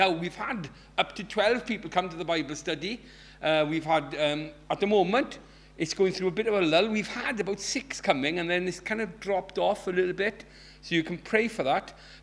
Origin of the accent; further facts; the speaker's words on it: Llanelli, Wales, United Kingdom; I'm from Llanelli. Don't hold that against me.